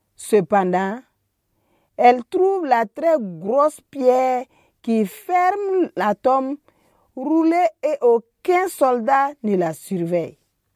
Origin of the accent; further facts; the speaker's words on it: Burkina Faso; Je suis du Burkina.